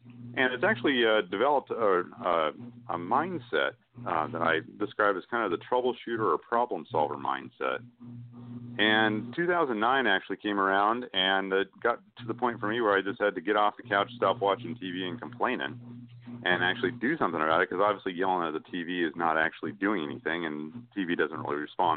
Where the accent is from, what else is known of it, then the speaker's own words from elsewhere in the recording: Eugene, Oregon, United States; now in Portland, United States; because I currently live in Portland and I grew up in Eugene